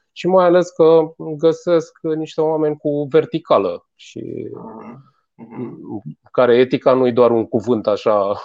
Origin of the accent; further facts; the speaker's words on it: Romania; moved away; Am început să lucrez prin Italia și în Spania. Bineînțeles, acolo, ca român, mai instalam eu niște Windows-uri